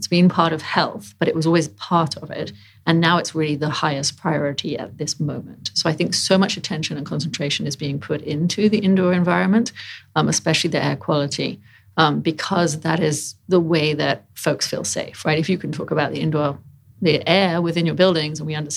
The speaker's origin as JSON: {"language": "English", "country": "United Kingdom", "said": "I have gardening. I am British."}